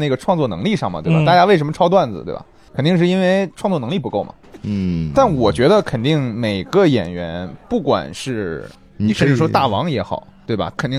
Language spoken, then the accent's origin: Chinese; Changchun, Jilin, China; 我是长春的、我回老家的时候我还路过厂牌